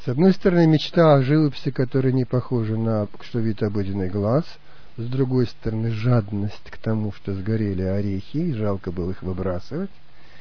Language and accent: Russian; China; детство провел в Китае